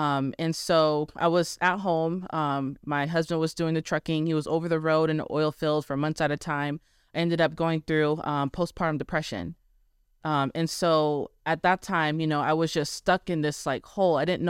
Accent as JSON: {"language": "English", "region": "Arizona", "country": "United States", "tie": "born or raised there", "moved": "as an adult", "said": "I got pregnant, dropped out of college, moved 1,000 miles from my hometown."}